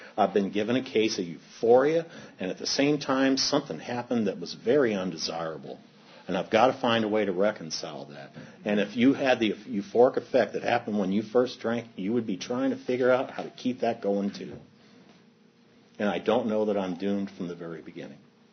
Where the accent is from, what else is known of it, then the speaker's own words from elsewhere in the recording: St. Louis, Missouri, United States; I grew up in St. Louis, Missouri. I'm a product of two school teachers